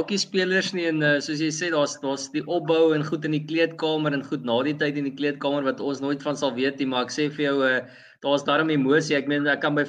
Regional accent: George, Western Cape, South Africa; Ek is in die middel van George, ek is van George, nie van Blanco George.

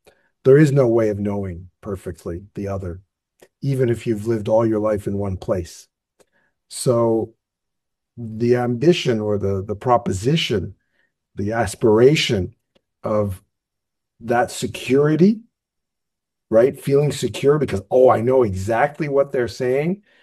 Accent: Saskatchewan, Canada; born there; also born or lived in Ottawa / New York / Rome; Because I was born in Saskatchewan and moved to Ottawa, then moved to New York, then moved to Rome, et cetera, et cetera.

